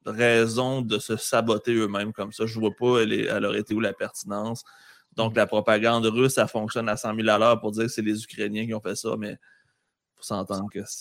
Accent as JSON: {"language": "French", "town": "Lebel-sur-Quévillon", "region": "Quebec", "country": "Canada", "tie": "born there", "said": "je suis né en Abitibi en 83 à Lebel-sur-Quivillon, mais par la suite, je suis devenu un Jamésien parce que ça a transféré d'une place à l'autre."}